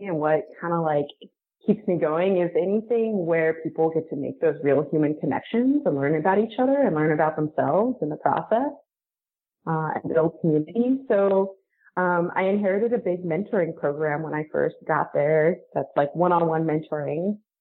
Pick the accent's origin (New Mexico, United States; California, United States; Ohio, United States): California, United States; now in Los Angeles, United States; I feel pretty strongly rooted in being a Californian. I am on the West Coast. I was born and raised in this state.